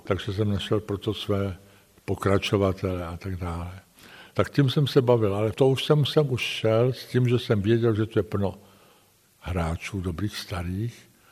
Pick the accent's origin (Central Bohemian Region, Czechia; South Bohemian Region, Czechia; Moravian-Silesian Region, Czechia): Moravian-Silesian Region, Czechia; Ostrava; also born or lived in Prague; Já myslím, že Ostravák jsem. Sice jsem se narodil jinde v Praze, protože otec po studiích zůstal v Praze. Otec byl Ostravák samozřejmě.